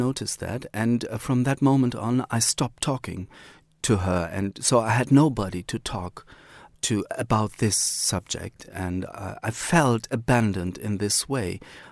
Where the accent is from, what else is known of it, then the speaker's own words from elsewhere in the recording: Cologne, North Rhine-Westphalia, Germany; I was born in Cologne, I grew up in Germany, and my passport is German, so I'm a German writer.